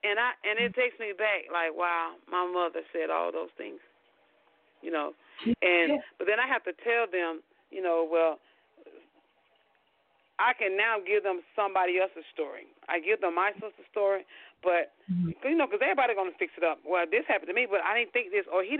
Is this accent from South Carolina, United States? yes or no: yes; Elster, South Carolina, United States; I had a 16-year-old who was 9 months pregnant from South Carolina, Elster, South Carolina, my hometown.